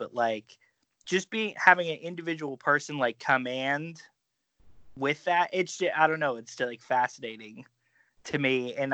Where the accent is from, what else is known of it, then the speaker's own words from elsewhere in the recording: Pittsburgh, Pennsylvania, United States; Oh, yeah. I was going to say I'm a lifer, so.